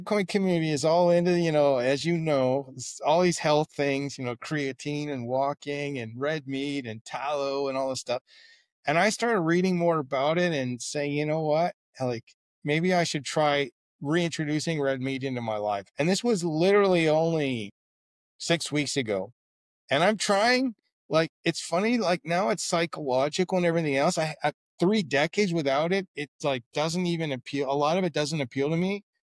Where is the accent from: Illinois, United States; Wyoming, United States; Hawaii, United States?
Illinois, United States; Peoria; I grew up in Illinois in the States, in Peoria.